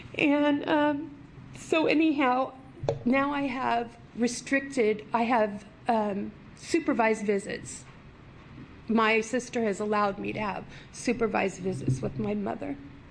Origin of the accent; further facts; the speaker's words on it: Oregon, United States; I'm from Oregon.